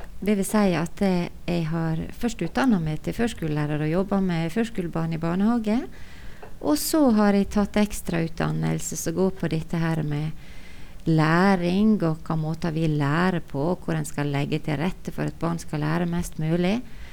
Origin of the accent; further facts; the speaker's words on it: Volda, Møre og Romsdal, Norway; Det stemmer, jeg vokste opp inn i Volda og bodde der til jeg var 20 år.